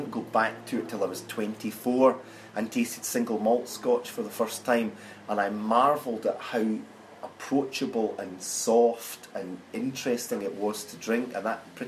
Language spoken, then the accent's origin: English; Scotland, United Kingdom; as a Scotsman, of course, whisky is our national drink